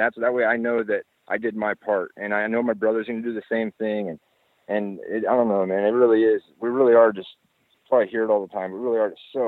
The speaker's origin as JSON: {"language": "English", "region": "Texas", "country": "United States", "said": "knowing that … that I'm from Texas"}